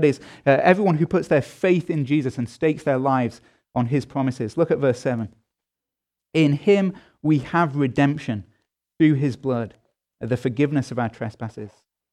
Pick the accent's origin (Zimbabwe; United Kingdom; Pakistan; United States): United Kingdom; England; And that is not something uniquely American, I have to tell you, as an Englishman.